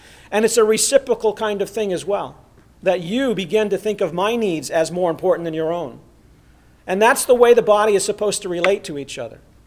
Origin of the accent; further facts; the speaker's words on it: Remsen, New York, United States; When I was a young boy, I grew up in Remsen, New York, which is kind of in the southern tip of the Adirondack State Park.